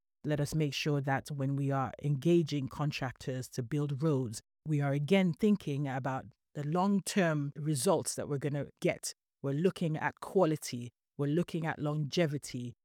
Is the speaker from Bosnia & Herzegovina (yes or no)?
no; Nigeria; also born or lived in United Kingdom; now in United States; I remember growing up in Nigeria and being in the UK